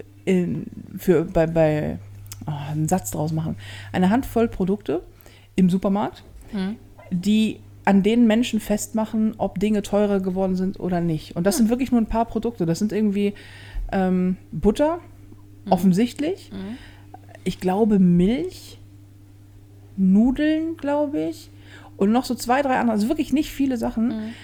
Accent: Hamburg, Germany; ich bin ja in Hamburg groß geworden, so. Und ja, durch und durch Hamburgerin.

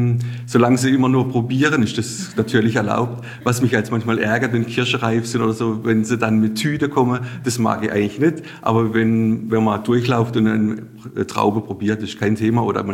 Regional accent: Sasbachwalden, Baden-Württemberg, Germany; Sachsbachwalde ist meine Heimat. Die Reben, die Kulturlandschaft, die wir haben, das ist für mich Heimat.

